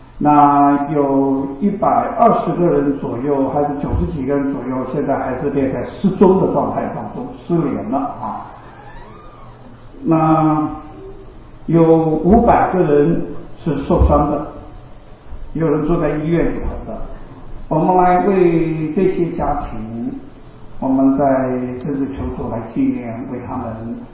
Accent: China; 我们中国人有两个年，一个新历年，我们还有一个农历年

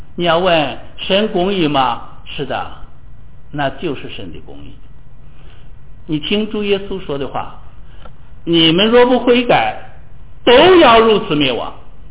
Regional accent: China; 这个我们中国人都知道，秦始皇那可厉害了

